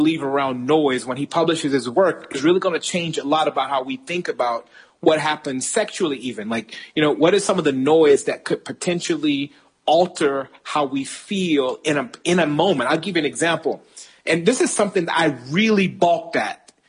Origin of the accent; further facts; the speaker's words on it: United States; as an American